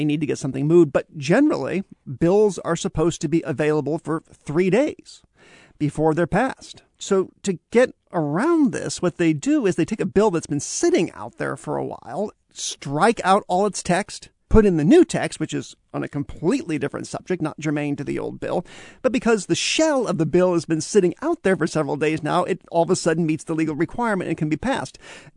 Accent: Nebraska, United States; My home state of Nebraska actually did this recently.

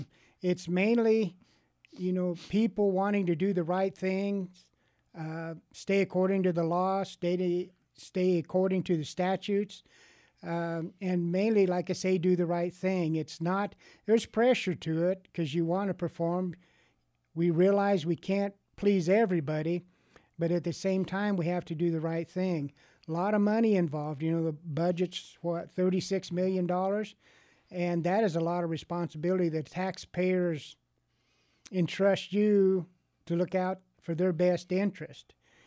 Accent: Delta, United States; I was born and raised in Delta.

